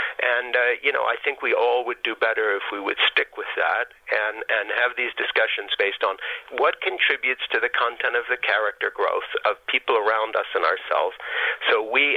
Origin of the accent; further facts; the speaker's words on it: Switzerland; I'm 62 years old. I was born in 1952, and I grew up in Switzerland. My parents were both American missionaries